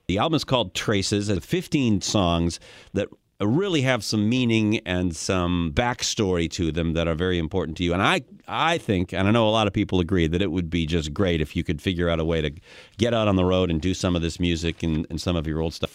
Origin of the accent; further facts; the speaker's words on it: Detroit, Michigan, United States; I grew up in Detroit.